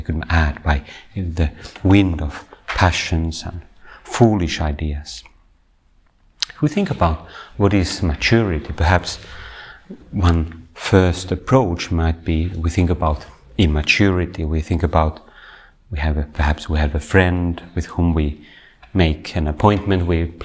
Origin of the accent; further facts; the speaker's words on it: Finland; I come from Finland, where we have national conscription to most men